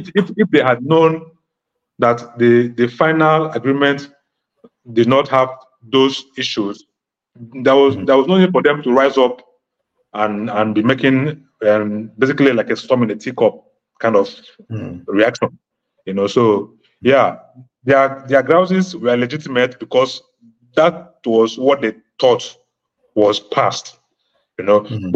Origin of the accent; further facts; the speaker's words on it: Nigeria; I'll speak for Nigeria because I'm a Nigerian